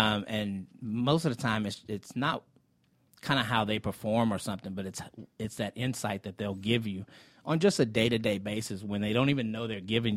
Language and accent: English; Louisiana, United States; And going back to the fact that I'm born and raised in South Louisiana, a lot of people, you know, Cajun Creole, it's in my blood.